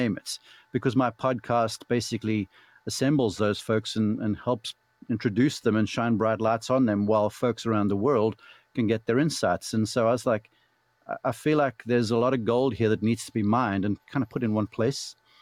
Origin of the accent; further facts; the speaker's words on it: South Africa; as a young man growing up in South Africa, I learned the game by way of books.